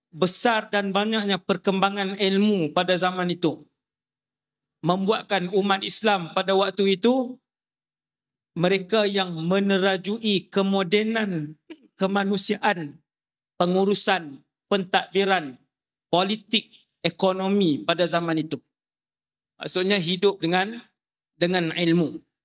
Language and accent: Malay; Kedah, Malaysia; Saya orang Kedah.